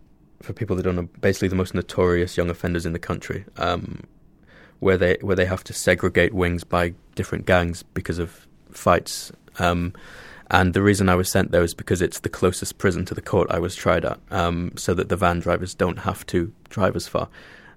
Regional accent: Scotland, United Kingdom; now in London, United Kingdom; because I'm from the Shetland, I don't know public transport, cities, anything like

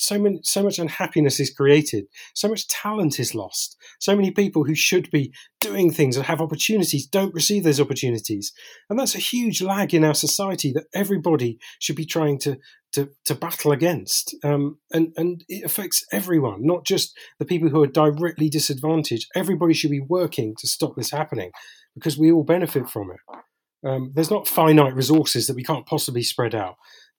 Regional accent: London, United Kingdom; I grew up in London in the 80s, where there was a lot of overt racism

